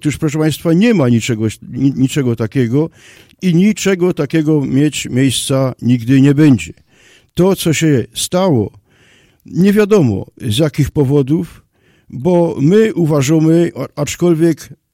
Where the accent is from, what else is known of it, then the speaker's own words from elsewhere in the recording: Silesian Voivodeship, Poland; accent: Silesian; Ja jest, jak zresztą słychać, górnoślązokiem, nie ślązokiem, a górnoślązokiem, czyli te serce. Z dziada pradziada. Godum jednym z gwar śląskich